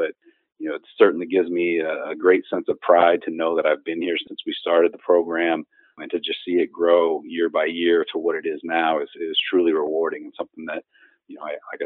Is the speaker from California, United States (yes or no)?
yes; California, United States; I grew up in the Bay Area, loving the game of basketball.